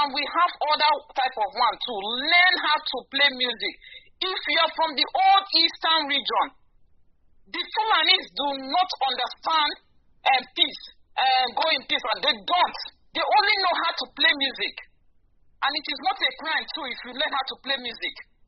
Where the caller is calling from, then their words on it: Denmark; I'm calling from Denmark.